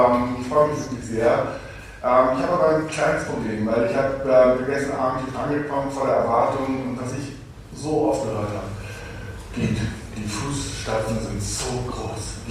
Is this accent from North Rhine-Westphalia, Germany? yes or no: no; Hamburg, Germany; born there; Wie gesagt, gebürtig aus Hamburg.